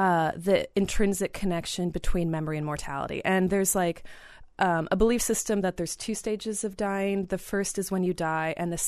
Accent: Sioux City, Iowa, United States; I'm originally from Sioux City, Iowa, which had a huge influence on my work.

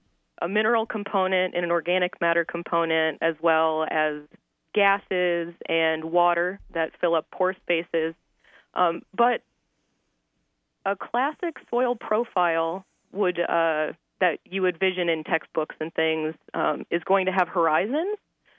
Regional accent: Iowa, United States; now in Miami, United States; I'm born and raised in Iowa. And so I spent many years experiencing snow.

